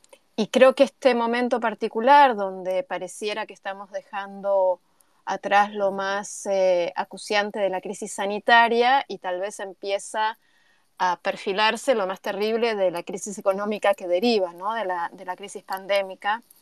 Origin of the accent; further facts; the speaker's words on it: Argentina; now in Buenos Aires, Argentina; Yo vivo en Buenos Aires, soy argentina.